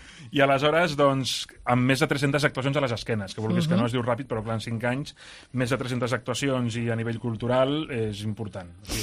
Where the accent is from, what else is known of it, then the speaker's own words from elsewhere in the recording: Reus, Catalonia, Spain; som carne tarragonina i de Reus 100%.